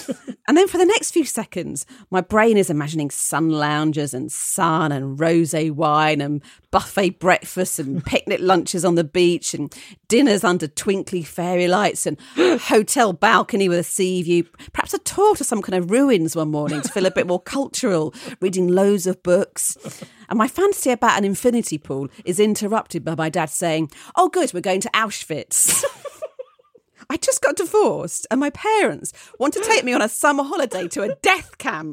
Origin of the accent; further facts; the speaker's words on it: Bentley, United Kingdom; I grew up in Bentley and used to deliver papers for Lacey's News Agents, who were based down Kent Hill Road.